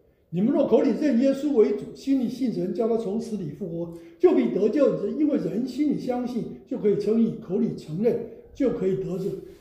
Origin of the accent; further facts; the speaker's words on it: China; 我们中国人人文主义兴盛之后，就把这个思想就没有啊